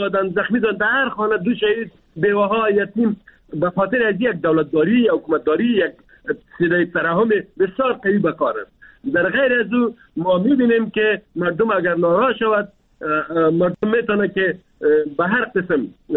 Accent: Afghanistan; ما افغان هستیم، ما مسلمان هستیم،

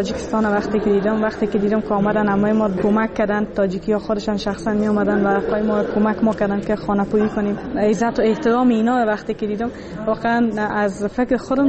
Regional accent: Afghanistan; مردم تا میشنون که ما افغان هستیم از ما فرار میکنن

